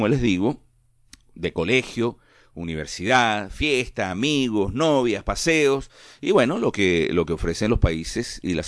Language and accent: Spanish; Venezuela; ya nosotros estábamos en Venezuela, año 1972, año 1973, ya vamos creciendo en Venezuela, vamos haciendo país, vamos haciendo patria, mis padres deciden que es Venezuela un mejor ambiente para nosotros